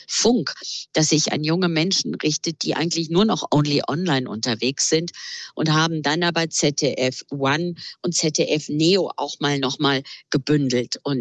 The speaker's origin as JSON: {"language": "German", "region": "Southwest Germany", "country": "Germany", "said": "ich führe jetzt einfach mal das Beispiel aus meiner Heimatregion Rheinland-Pfalz und Baden-Württemberg"}